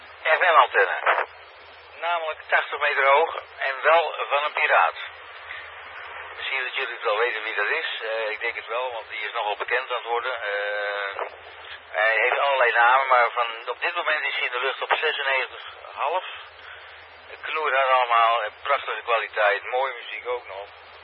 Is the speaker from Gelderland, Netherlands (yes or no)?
yes; Gelderland, Netherlands; Ik kom van de Veluwe, dus het zit net iets anders